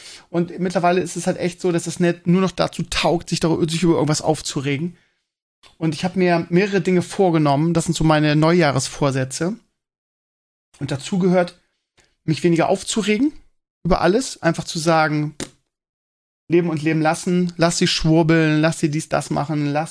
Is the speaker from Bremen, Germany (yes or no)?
yes; Bremen, Germany; ich kannte die als Bremer vorher nicht.